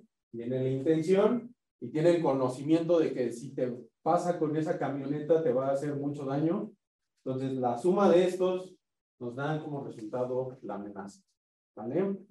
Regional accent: Mexico City, Mexico; Entonces, no soy de Guadalajara, me han contado. Yo soy de la Ciudad de México.

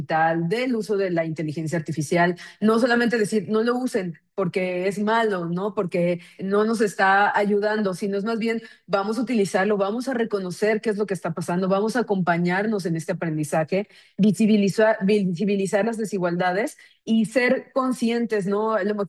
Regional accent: Tabasco, Mexico; now in Guadalajara, Mexico; Yo vivo en Guadalajara, pero soy de Tabasco

